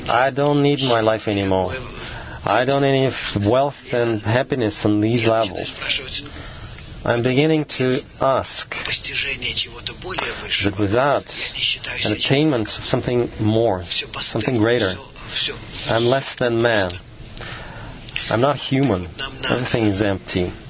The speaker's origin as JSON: {"language": "English", "country": "Israel", "said": "I'm from Israel."}